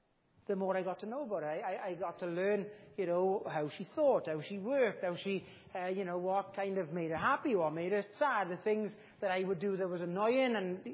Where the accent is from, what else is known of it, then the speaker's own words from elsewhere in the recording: Wales, United Kingdom; I'm from Llanfair Ardre. We didn't go up into the valleys, even though that's where Dad's family were from. We emigrated.